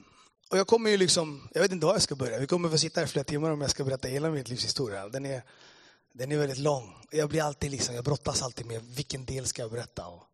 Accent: Addis Ababa, Ethiopia; Swedish is a second language; now in Sweden; Men jag är från Etiopien, Eritrea. Växte upp. Uppfödd i Addis Abeba. Föddes i katastrofata inbördeskriget som varade i 30 år.

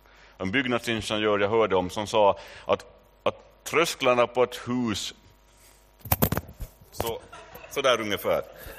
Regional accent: Stockholm, Stockholm County, Sweden; born there; och jag är född i Stockholm.

